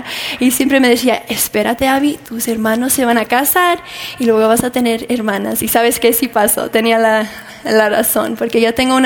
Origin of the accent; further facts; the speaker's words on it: Oregon, United States; Vengo de Oregón, que es un estado aquí en los Estados Unidos, y vivo en la playa y se llama Cannon Beach.